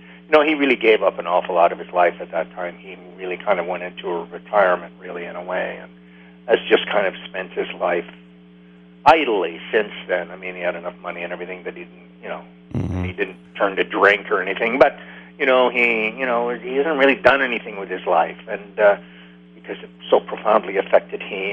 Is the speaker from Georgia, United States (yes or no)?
no; Wisconsin, United States; My pleasure, especially talking to the good people of Wisconsin, because, you know, I'm from Wisconsin.